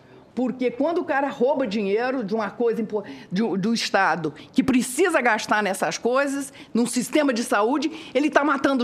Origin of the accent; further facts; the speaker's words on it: Brazil; Nós somos do Brasil mesmo, eu adoro isso aqui